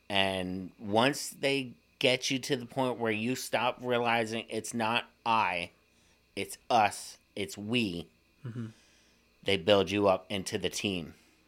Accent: Elko, Nevada, United States; born or raised there

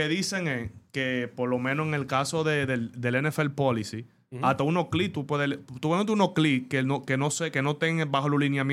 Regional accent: Dominican Republic; Pero tú tienes 20 años aquí y tú aún no sabes cómo somos los dominicanos.

